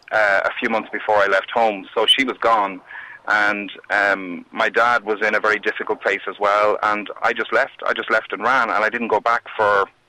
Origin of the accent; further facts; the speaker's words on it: Wexford, Leinster, Ireland; moved away; I fled my hometown, Wexford, in January of 1984.